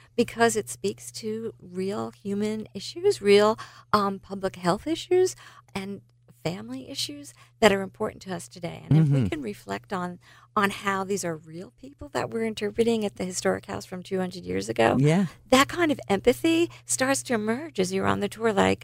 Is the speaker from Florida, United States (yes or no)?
no; Louisiana, United States; Where I'm from Louisiana, I could speak firsthand